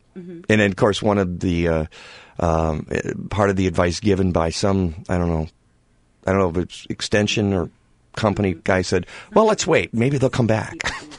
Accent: Michigan, United States; I'm from Michigan, and I'm from Oakland County, which is where Oak Park, Michigan is.

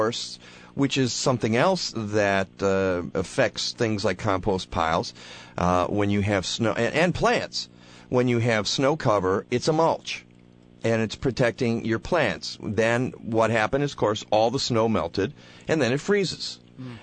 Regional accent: Detroit, Michigan, United States; How well, I grew up in Detroit, you know, just

